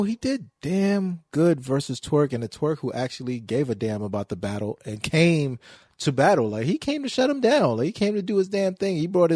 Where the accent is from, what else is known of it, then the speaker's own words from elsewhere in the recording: Brooklyn, New York, United States; Oh, I'm from Brooklyn.